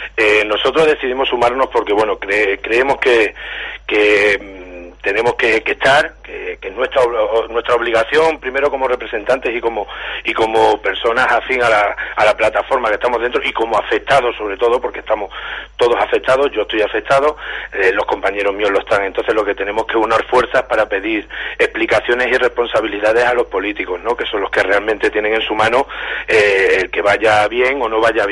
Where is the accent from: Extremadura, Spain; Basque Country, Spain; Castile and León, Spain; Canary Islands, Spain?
Extremadura, Spain; Cáceres; Somos gente de Cáceres, que tenemos un problema muy gordo